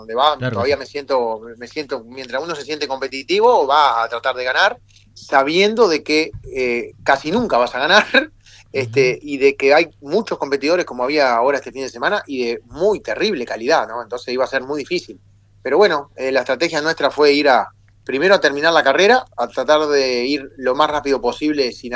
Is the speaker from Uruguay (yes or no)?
yes; Uruguay; Y la verdad que somos corajudos los uruguayos